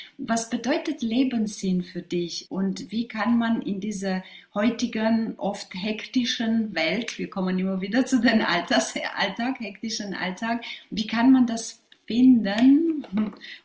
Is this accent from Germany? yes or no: no; Romania; born there; German is a second language; ich bin gebürtige Rumänin